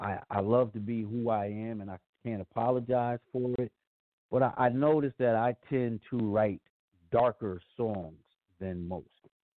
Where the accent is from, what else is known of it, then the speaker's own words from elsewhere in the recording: New York, United States; growing up in New York and seeing some of the things that I saw growing up